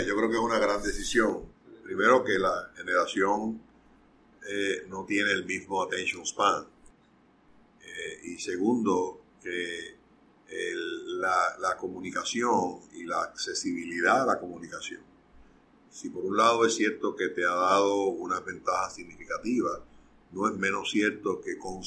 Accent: Arecibo, Puerto Rico; Así que yo soy nacido y criado en Arecibo, porque no es donde tú naces, sino donde empiezas a vivir.

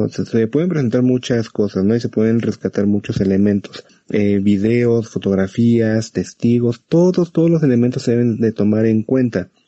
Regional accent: Mexico; las leyes están un poco más fuertes que aquí que en México

